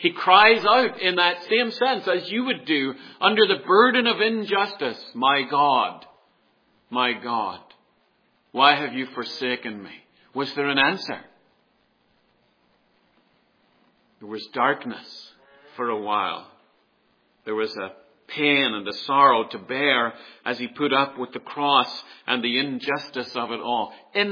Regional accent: Northern Ireland, United Kingdom; accent: Ulster; Both those words are difficult with my Ulster accent, I know.

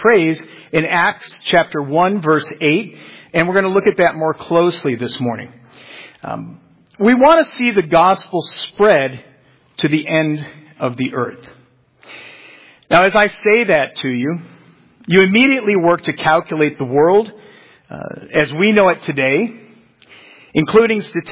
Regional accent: Chicago, Illinois, United States; I'm originally from Chicago. My wife is Brazilian.

